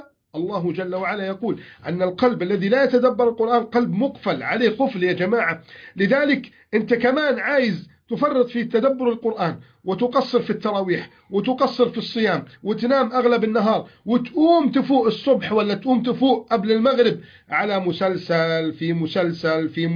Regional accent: Egypt; بلدنا مصر

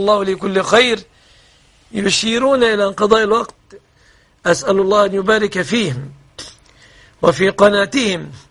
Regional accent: Egypt; بلادنا مصر

